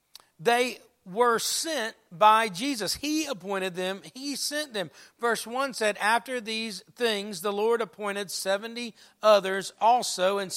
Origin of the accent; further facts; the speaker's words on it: Conyers, Georgia, United States; I remember growing up in Conyers, Georgia, I think I went to 4 or 5 different elementary schools between kindergarten and 5th grade.